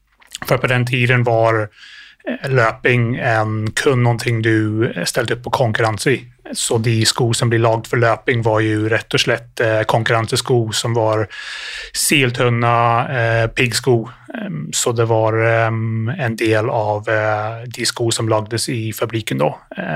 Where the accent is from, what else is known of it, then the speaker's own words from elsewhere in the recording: Ireland; Swedish is a second language; moved away as an adult; now in Sweden; det är en god svorsk dialekt, men jag är inte svensk. Jag är upprinnelig från Irland, så när jag var 18 så kom jag till Sverige och var satsande orienteringslöpare.